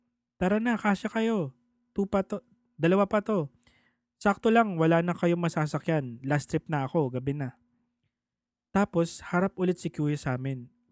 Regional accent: Laguna, Philippines; sasakay ako ng jeep biyahing Siniloan or Paete para dadaan sa bayan namin

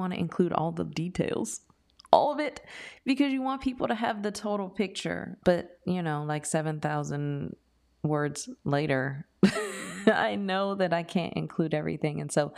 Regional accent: Oakland, California, United States; I am from Oakland, California.

